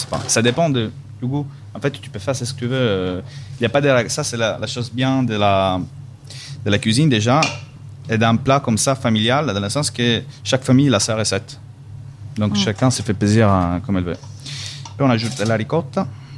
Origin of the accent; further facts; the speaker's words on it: Sicily, Italy; Dès que je viens de Sicile, je mets un peu d'huile.